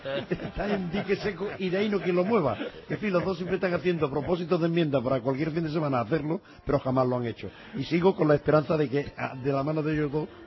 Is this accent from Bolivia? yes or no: no; Algeciras, Andalusia, Spain; Porque yo que soy de mar, de Algeciras, imagínate el puerto pesquero y de viajeros posiblemente con mayor tráfico de Europa.